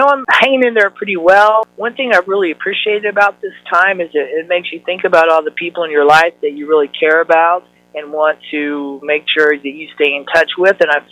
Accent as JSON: {"language": "English", "region": "Texas", "country": "United States", "tie": "born or raised there", "said": "when I was a queer teenager growing up in Texas"}